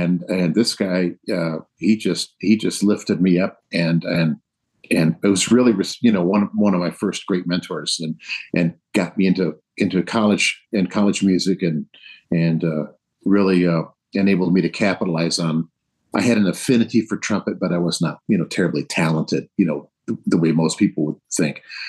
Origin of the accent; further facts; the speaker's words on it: Rockford, Illinois, United States; also born or lived in El Paso, Texas; Well, I was an, you know, Army kid. So I was born in El Paso, Texas, and lived there for about, probably 6 weeks, and then to Rockford. And that's where I grew up. On Ridge Avenue.